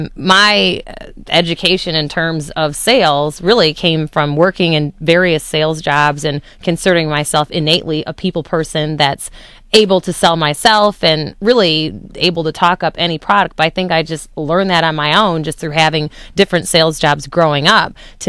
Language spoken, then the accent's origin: English; Lansing, Michigan, United States; So I was raised in Lansing, appreciated the upbringing. Obviously, it's a smaller town feel, more of a suburban feel than it is growing up in the city of Detroit, but I always had my extended family in Detroit